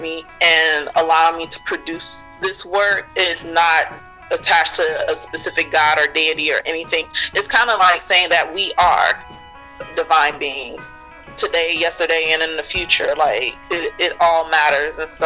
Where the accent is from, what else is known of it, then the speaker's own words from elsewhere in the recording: United States; that's only because I'm Black American and I don't feel comfortable just grabbing people from other people's cultures